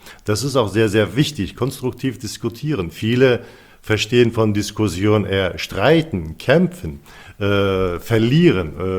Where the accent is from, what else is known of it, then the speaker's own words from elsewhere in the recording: Turkey; now in Germany; ich komme aus der Türkei, ich lebe seit 27 Jahren in Deutschland.